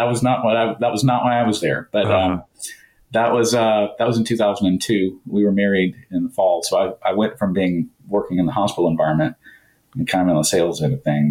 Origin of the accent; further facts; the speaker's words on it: Baton Rouge, Louisiana, United States; Yes. I grew up in South Louisiana in Baton Rouge and went to Louisiana Tech